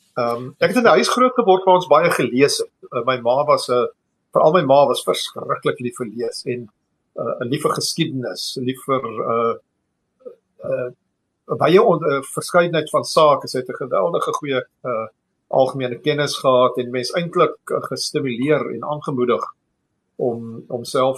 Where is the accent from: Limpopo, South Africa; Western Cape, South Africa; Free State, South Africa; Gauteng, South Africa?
Gauteng, South Africa; Pretoria; ek is 'n gebore pretoriander. Ek is so 66, amper 67 jaar gelede in Pretoria gebore. Ek het daar in die Moot groot geword. Laar en hoërskool daar gegaan, 1975 gematrikuleer by die hoërskool Seer Swart.